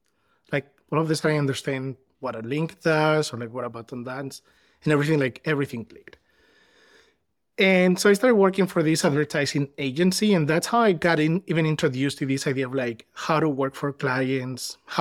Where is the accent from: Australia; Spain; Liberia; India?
Spain; now in United States; Because I'm living in the United States and I'm Spanish. I'm from Spain. So that's like the first thing, like, how did I jump like the ocean? I was studying in Spain engineering